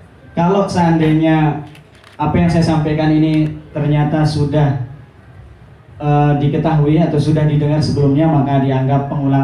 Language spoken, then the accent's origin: Indonesian; West Nusa Tenggara, Indonesia; now in Malang, Indonesia; saya asli Lombok. Cuman sejak 7 tahun lalu saya tinggal di Malang, kuliah, dan sekarang kerja di situ.